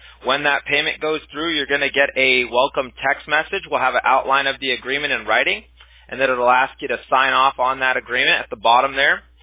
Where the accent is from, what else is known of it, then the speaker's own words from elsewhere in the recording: Huntington Beach, California, United States; also born or lived in Santa Ana; I'm a California native through and through. I was actually born in Huntington, Santa Ana, but I was raised in Huntington Beach. So I'm a Huntington Beach native, actually, by heart. I grew up a beach bum.